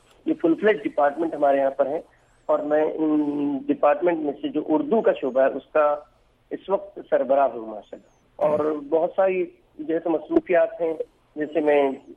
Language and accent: Urdu; Malkapur, Maharashtra, India; میں اسی کا رہنے والا ہوں، اس کا نام ہے ملکہ پور،